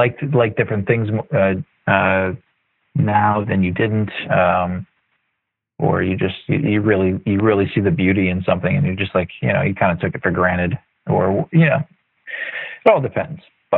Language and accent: English; Limerick, Maine, United States; now in Philadelphia, United States; I actually moved here. I'm actually originally from Maine.